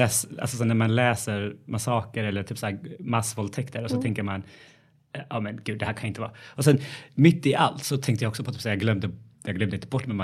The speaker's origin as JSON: {"language": "Swedish", "country": "Ethiopia", "tie": "born or raised there", "moved": "yes", "said": "Jag växte upp i postkriget i Etiopien."}